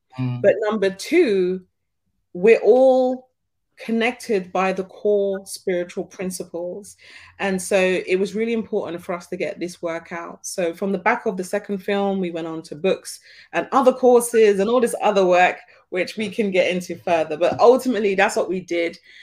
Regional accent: Jamaica; And for myself, someone being from the diaspora, I'm Jamaican

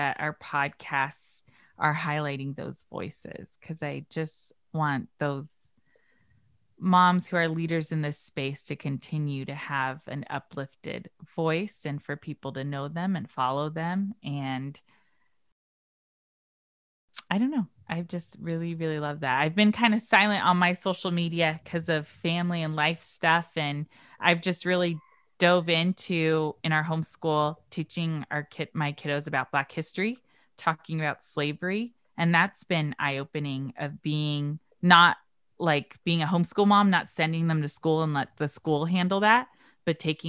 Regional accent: California, United States; I'm born and raised in California

